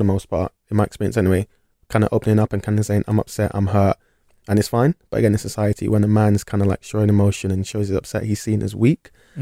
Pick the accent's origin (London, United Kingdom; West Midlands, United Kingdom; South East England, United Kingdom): London, United Kingdom; moved away as an adult; now in Bristol, United Kingdom; From London originally. Yeah.